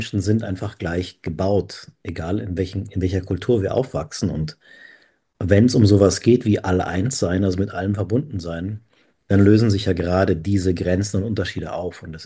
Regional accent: Munich, Bavaria, Germany; moved away; also born or lived in Rome; hier in München, wo ich aufgewachsen bin

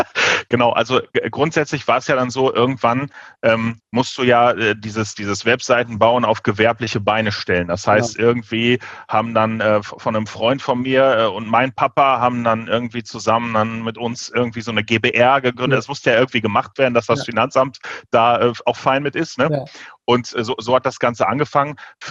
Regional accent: Hahn, North Rhine-Westphalia, Germany; born there; geboren bin ich in der Nähe von Düsseldorf. Hahn heißt das Dorf, ist also irgendwie, ja genau, früher, da war ein Kinderkrankenhaus. Das war meinen Eltern wichtig, genau. Und aufgewachsen bin ich erst im Bergischen Land und dann tatsächlich im Ruhrgebiet.

